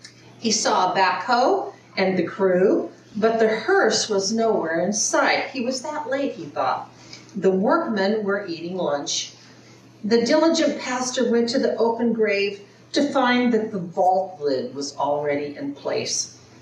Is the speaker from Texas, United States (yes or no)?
no; McKinleyville, California, United States; I was raised in McKinleyville, and every house in McKinleyville had septic tanks.